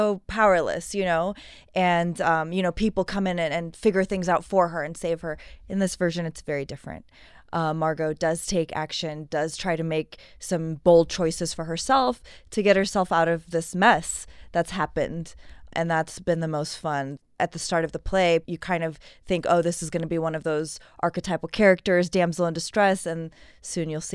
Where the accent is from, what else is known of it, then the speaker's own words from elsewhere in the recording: San Diego, California, United States; also born or lived in Afghanistan; now in Tucson, United States; I was born in Afghanistan, but grew up in San Diego, California. So that's sort of what I consider hometown.